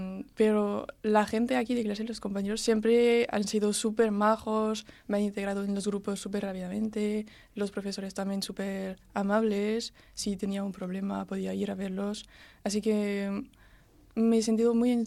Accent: Marseille, Provence-Alpes-Côte d'Azur, France; Spanish is a second language; now in Spain; Del sur, de Marsella.

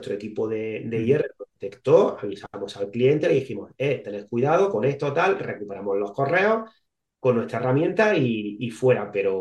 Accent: Spain; estamos ya cuatro españoles, ya hay algunos más, cuando yo entré estábamos dos solos

